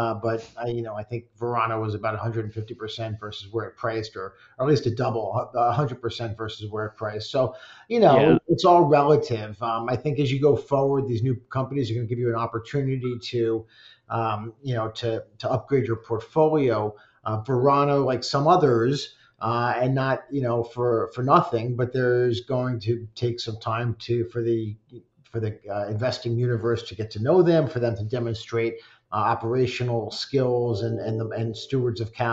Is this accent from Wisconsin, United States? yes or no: no; Newark, New Jersey, United States; born there; And I'm talking about New Jersey after a little drama, which I was born in Newark. I'm all about New Jersey.